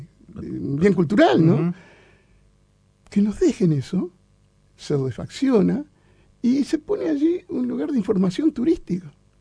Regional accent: Uruguay; Entonces te sale de adentro, no, yo soy uruguayo.

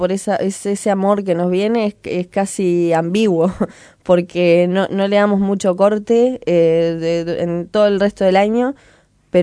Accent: Melo, Cerro Largo, Uruguay; also born or lived in Nueva Helvecia; yo soy de Melo, después me mudé para Nueva Helvecia.

